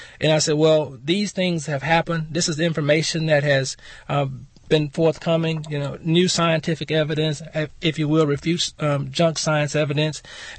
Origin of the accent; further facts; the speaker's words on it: Victoria, Texas, United States; A few years ago, I was working out in West Texas, and away from home, moved back to South Texas, Houston, and I'm from the Victoria area.